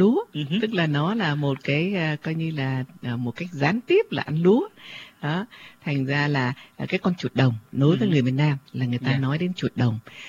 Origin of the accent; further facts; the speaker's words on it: Ho Chi Minh City, Vietnam; tại vì người sinh ra tại thành phố, lớn lên sinh ra và lớn lên ở Sài Gòn, thành ra cái mà ký ức của mình về con tượng, về con chuột rất không, là hãi hùng.